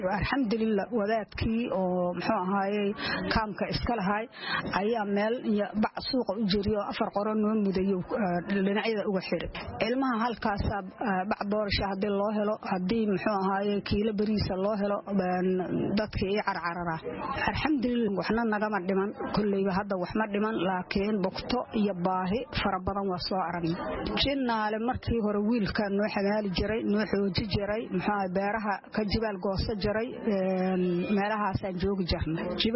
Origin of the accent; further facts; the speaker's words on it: Janaale, Lower Shabelle, Somalia; waxaan ka soo barakacay meel la yiraa jannaale